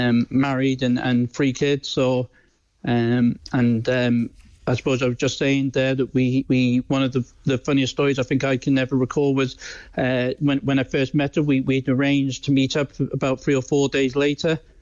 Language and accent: English; Wales, United Kingdom; now in Ireland; Wales originally.